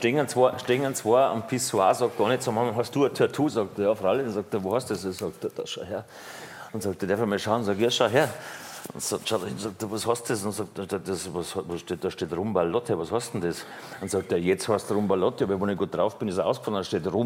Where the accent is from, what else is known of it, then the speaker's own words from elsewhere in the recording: Styria, Austria; Also, ich bin Österreicher, hauptsächlich paniert.